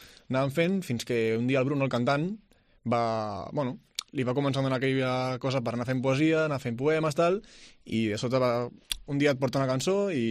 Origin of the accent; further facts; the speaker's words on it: Sant Cugat del Vallès, Catalonia, Spain; Venim de Sant Cugat del Vallès i voltants.